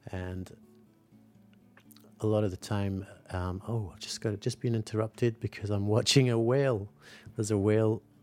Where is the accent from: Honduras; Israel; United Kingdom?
United Kingdom; Scotland; now in Sydney, Australia; I'm in Sydney, Australia, but I'm from Scotland